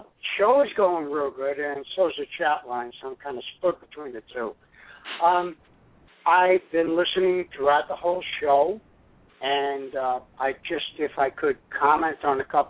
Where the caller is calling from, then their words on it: Albany, New York, United States; Yeah, this is … in Albany, New York. We're close.